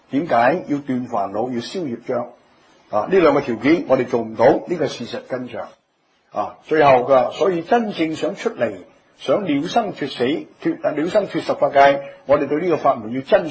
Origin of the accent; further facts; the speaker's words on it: Hong Kong; 你哋系马来西亚人，我哋系香港人